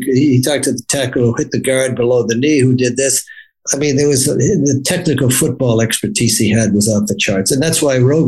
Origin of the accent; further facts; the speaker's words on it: Dorchester, Massachusetts, United States; I grew up in Dorchester, which is sort of the Irish Catholic ghetto in Boston.